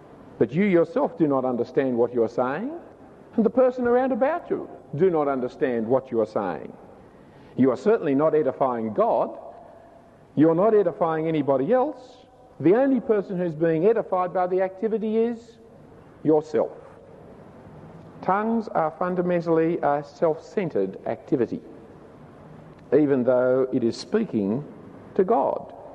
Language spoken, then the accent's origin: English; Australia; accent: Strine; first language Strine; My mother tongue is Strine. Some people confuse it for English. That is my mother tongue. I know no other tongues than